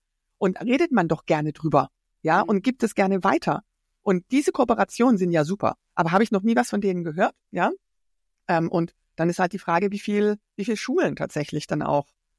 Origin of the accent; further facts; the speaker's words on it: Baden-Württemberg, Germany; now in Frankfurt, Germany; ich bin aus Baden-Württemberg